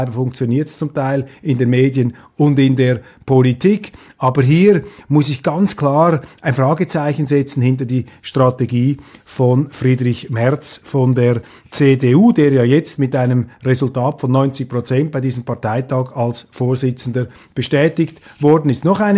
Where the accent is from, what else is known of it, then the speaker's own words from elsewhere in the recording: Switzerland; als Schweizer kann ich von außen nur sagen